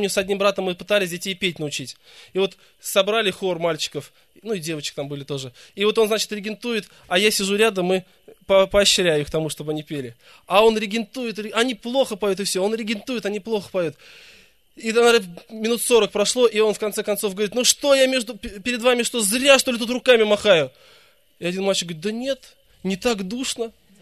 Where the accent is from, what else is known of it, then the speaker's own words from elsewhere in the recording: Tolyatti, Samara Oblast, Russia; now in Yeysk, Russia; Я и родился в Тольятти, вырос в Тольятти. А год назад мы переехали в город Ейск. Я вырос в неверующей семье. В 18 лет покаялся.